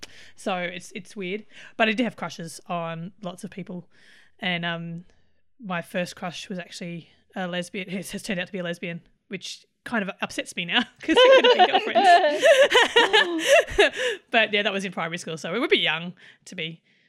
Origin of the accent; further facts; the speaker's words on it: Sydney, New South Wales, Australia; I grew up in Sydney.